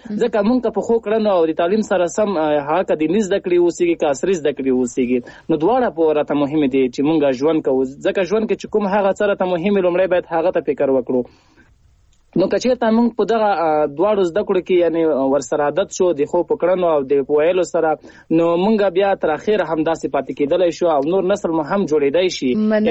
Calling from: Paktia, Afghanistan; هغه هم له پکتیا احمد خیلو څخه.

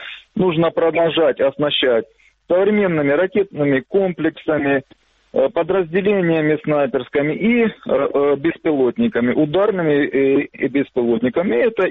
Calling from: Kramatorsk, Donetsk Oblast, Ukraine; Краматурск.

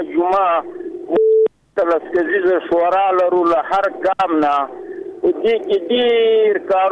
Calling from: Paktia, Afghanistan; زه د پکتیا دی ولایت

